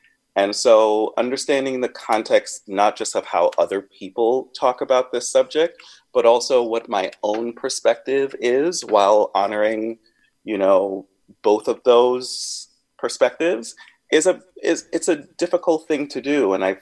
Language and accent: English; Grenada; You know, I grew up on a small island, a small African island